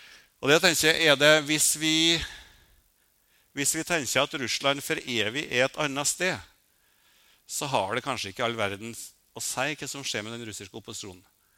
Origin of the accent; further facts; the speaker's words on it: Røros, Trøndelag, Norway; now in Oslo, Norway; jeg kommer fra Røros, og når jeg kom til Oslo så visste det seg at det var ganske store kulturelle forskjeller inn I Norge også.